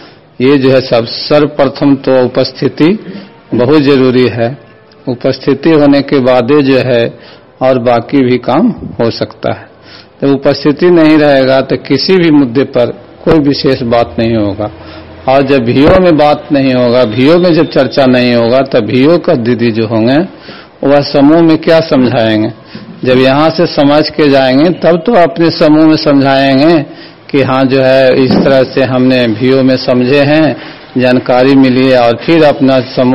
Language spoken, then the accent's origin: Hindi; Nagarnausa, Bihar, India; घर का छ्यामा है, ब्लॉक नगर नौसा, जिला नालंदा के निवासी हूँ।